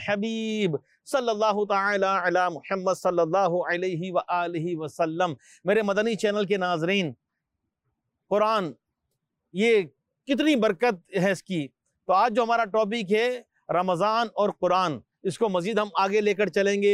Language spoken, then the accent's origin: Urdu; Hyderabad, Sindh, Pakistan; born there; میری پیدائش حیدرآباد کی میں اسی شہر میں دعوت اسلامی کے ماحول میں آیا